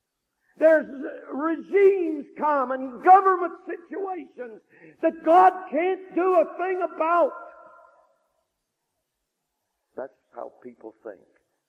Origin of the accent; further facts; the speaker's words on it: Midwest, United States; I'm from America tonight. I'm from the Midwest, they call it in America. I'm from the part of America where Protestantism flourished.